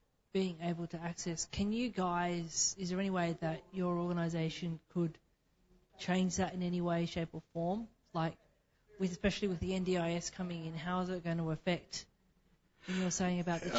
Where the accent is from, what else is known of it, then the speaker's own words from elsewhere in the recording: Sydney, New South Wales, Australia; I come from Sydney, and I've worked within group homes within Sydney.